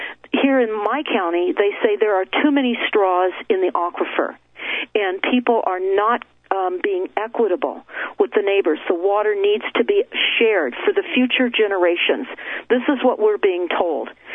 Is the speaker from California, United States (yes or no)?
yes; Malibu, California, United States; also born or lived in Europe; I grew up in Malibu. I lived on a boat in Europe.